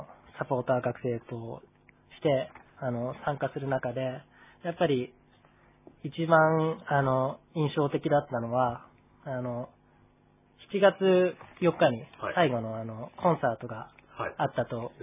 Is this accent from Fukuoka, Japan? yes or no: no; Sapporo, Hokkaido, Japan; 僕は出身が札幌だったので、田舎の高校に行って、